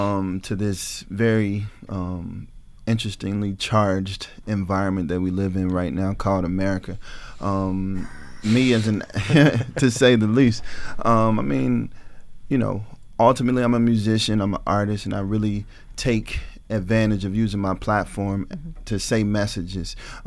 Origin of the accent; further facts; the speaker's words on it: Ferguson, Missouri, United States; I'm from Ferguson, so that is very important to me.